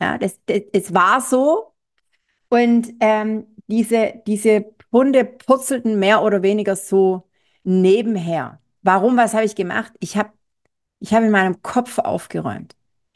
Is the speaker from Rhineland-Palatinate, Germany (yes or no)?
no; Baden-Württemberg, Germany; ich bin Schwäbin, ja, und ich stehe dazu. Also es kann durchaus passieren, dass der ein oder andere schwäbische Satz hier mal fällt